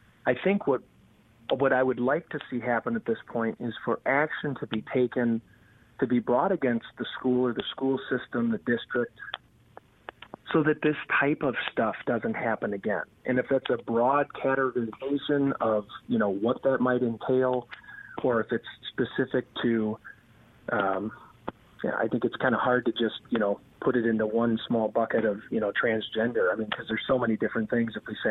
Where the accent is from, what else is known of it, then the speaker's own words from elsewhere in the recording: Madison, Wisconsin, United States; my own community in Madison, which is predominantly liberal. I'm born and raised in Madison, lived here all my life.